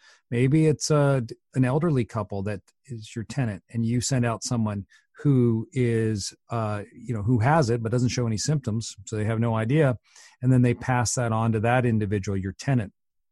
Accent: Washington, United States; And, you know, Boeing, where I'm from Washington State

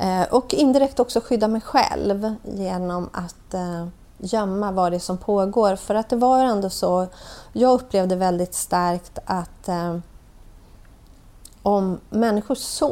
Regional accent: Orust, Västra Götaland County, Sweden; also born or lived in Stockholm; Vi bodde på Orust, Henon. Där vi hade hamnat där. Vi var födda i Stockholm, bodde barnhem i Stockholm. Men sen då hamnade på Orust. Det första hemmet var i Klevedal, Orust, som vi bodde.

